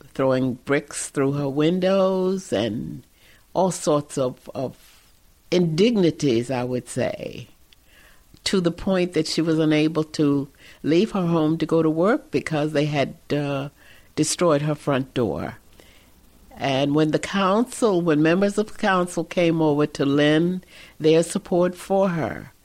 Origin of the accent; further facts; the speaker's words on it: Brunswick, Georgia, United States; born there; now in Philadelphia, United States; No, I'm not. I was born in Georgia, a place called Brunswick, Georgia.